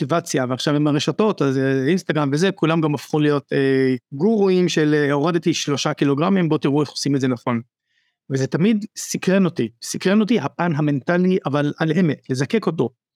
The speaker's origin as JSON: {"language": "Hebrew", "town": "Nahariya", "region": "Northern District", "country": "Israel", "also_born_or_lived": "Tel Aviv", "lives_now": "Haifa, Israel", "said": "אני מנהריה, אבא לשתי בנות מקסימות, גרתי בתל אביב עד גיל 46, ולפני שנה עברנו לחיפה. אני גר בבת גלים, הים נמצא ממש פה, משהו כמו 10 מטרים ממני"}